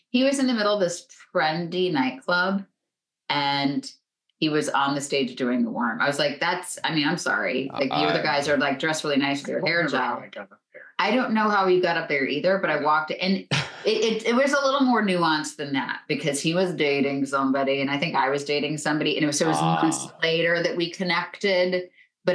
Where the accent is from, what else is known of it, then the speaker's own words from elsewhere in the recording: Florida, United States; I grew up in Florida, on the west coast of Florida.